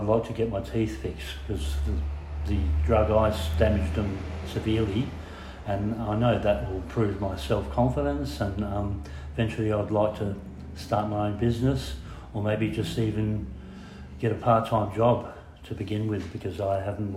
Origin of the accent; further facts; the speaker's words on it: Murray Bridge, South Australia, Australia; I'm 58 years old, and I'm from Murray Bridge, South Australia.